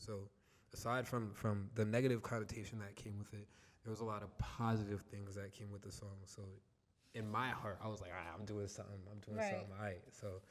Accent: New Jersey, United States; I'm from Jersey, New Jersey. And my song … is out right now.

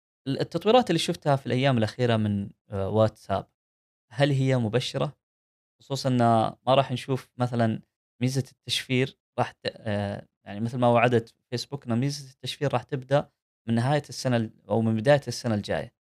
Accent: Saudi Arabia; من اوائل الشركات عندنا في السعوديه

